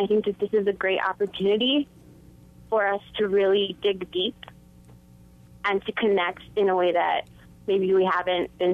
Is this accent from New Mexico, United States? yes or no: yes; Las Cruces, New Mexico, United States; now in Albuquerque, United States; I live here in Albuquerque, but I'm originally from Las Cruces